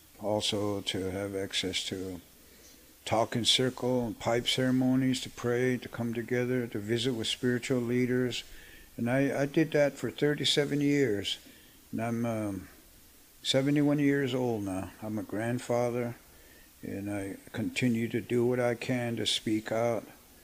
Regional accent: Fort Defiance, Arizona, United States; I'm from Fort Defiance, Arizona.

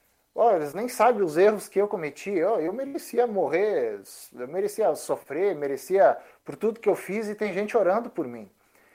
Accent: Sapiranga, Rio Grande do Sul, Brazil; born there; Eu vi uma imagem diante do hospital onde eu nasci, em Sapiranga

